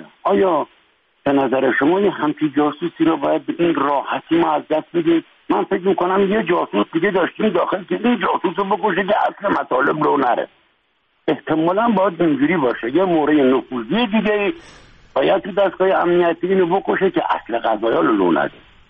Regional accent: Iran; اینجا یه تعجب من به عنوان یک ایرانی

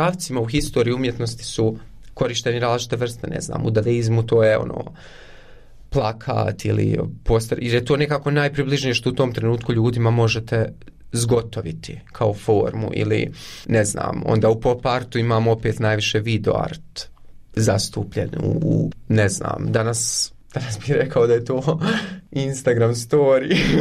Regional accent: Konjic, Federation of Bosnia and Herzegovina, Bosnia & Herzegovina; born or raised there; also born or lived in Eisenach, Germany

